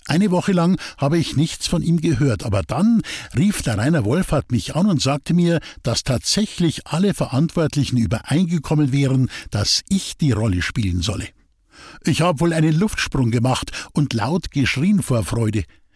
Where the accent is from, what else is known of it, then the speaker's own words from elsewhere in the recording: Bavaria, Germany; accent: Bavarian; weil unser bayerischer Dialekt angeblich zu stark und unverständlich sei